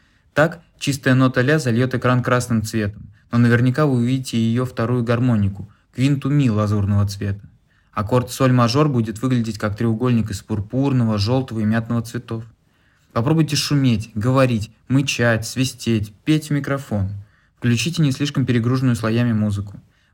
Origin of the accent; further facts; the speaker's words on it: Moscow, Russia; born there; Я родился в Москве, сейчас мне 35 лет